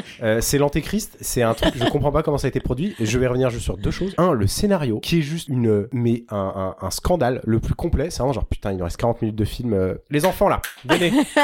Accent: Paris, Île-de-France, France; C'est-à-dire, moi, je suis de Paris, en fait.

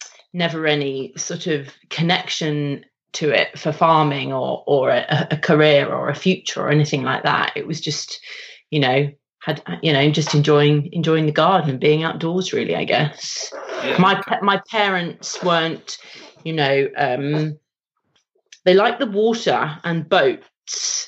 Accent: Windsor, South East England, United Kingdom; born there; I grew up in a village. I was born in Windsor.

